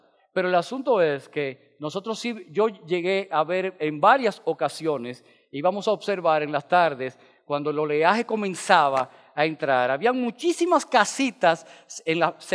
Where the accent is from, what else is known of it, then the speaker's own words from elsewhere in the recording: Nagua, María Trinidad Sánchez, Dominican Republic; Yo soy de Nagua. Y en Nagua es un pueblecito que tiene una característica. El pueblo, el nivel del mar está por encima del nivel de la tierra.